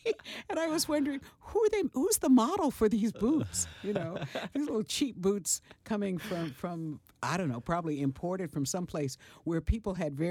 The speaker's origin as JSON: {"language": "English", "town": "Denver", "region": "Colorado", "country": "United States", "tie": "born or raised there", "said": "My father was born in Denver, and I was born in Denver. I was the eldest child of my mother and father, and my father passed away when I was 6 years old."}